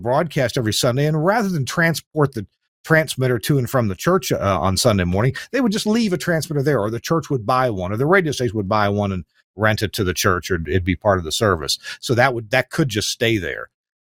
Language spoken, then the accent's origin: English; Kentucky, United States; Yes, or where I grew up in Kentucky